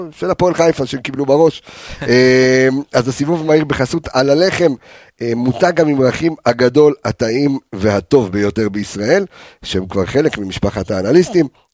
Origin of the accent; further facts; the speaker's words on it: Morocco; now in Israel; כאילו, אתה יודע, אני מרוקאי, ועוד שהגיע ממרוקו